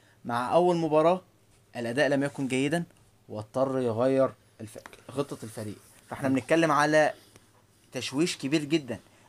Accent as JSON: {"language": "Arabic", "country": "Egypt", "said": "عندنا في مصر"}